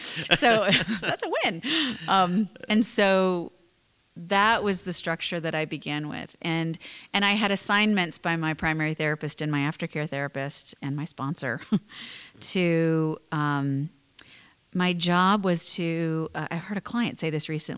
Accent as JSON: {"language": "English", "region": "Florida", "country": "United States", "tie": "born or raised there", "lives_now": "Nashville, United States", "said": "I grew up in South Florida."}